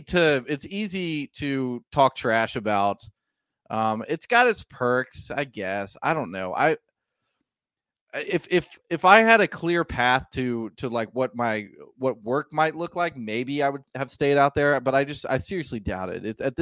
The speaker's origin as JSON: {"language": "English", "town": "Nashville", "region": "Tennessee", "country": "United States", "tie": "born or raised there", "said": "I grew up in Nashville, Tennessee."}